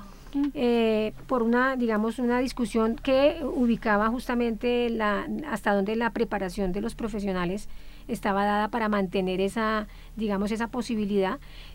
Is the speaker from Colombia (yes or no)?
yes; Colombia; nosotros como colectivo colombiano venimos participando muy activamente.